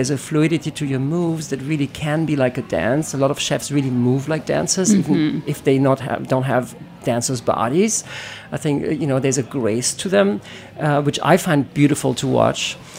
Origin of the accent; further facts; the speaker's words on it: Paris, Île-de-France, France; also born or lived in Germany / Munich, Germany; So I thought, I grew up in Paris, so maybe it rubbed off even early on.